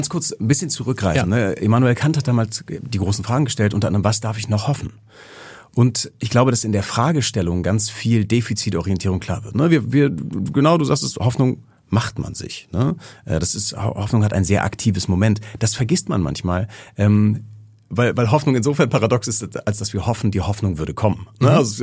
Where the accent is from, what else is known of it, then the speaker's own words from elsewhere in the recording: Hamburg, Germany; ich bin Hamburger Jung, ne, vierte Generation Hamburger